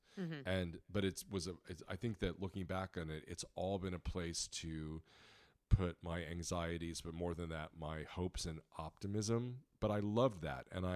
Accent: Indiana, United States; You know, I grew up in Indiana. Literally in the backyard was a cornfield and a church.

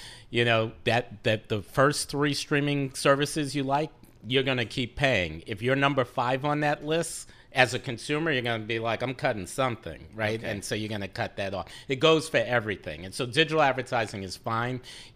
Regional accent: New York, United States; As a New Yorker.

